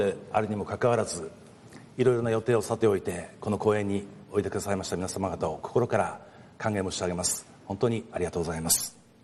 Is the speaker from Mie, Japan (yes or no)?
no; Iwate, Japan; 私のふるさと岩手県気仙地方も甚大な被害を受け